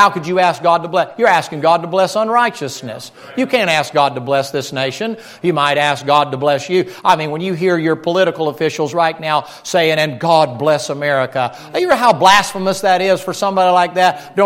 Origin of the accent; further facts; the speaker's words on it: the South, United States; Y'all speak more dignified than I'm from the South.